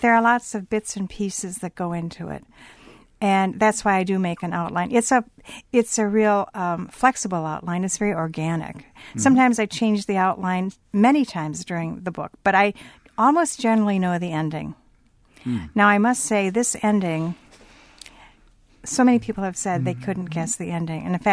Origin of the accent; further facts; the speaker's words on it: Wisconsin, United States; Wisconsin during the 50s and 60s had a dry goods store that was run by a Jewish family. I know we did in my hometown.